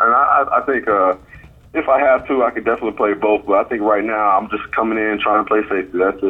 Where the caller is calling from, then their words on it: Fort Myers, Florida, United States; Fort Myers, Florida. I'm in my house.